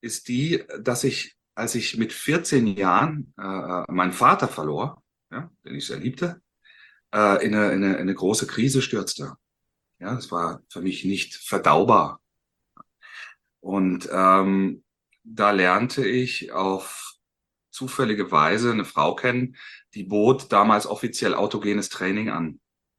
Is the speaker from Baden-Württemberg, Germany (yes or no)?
yes; Baden-Württemberg, Germany; ich komme aus dem Schwarzwald, aus einer kleinen Stadt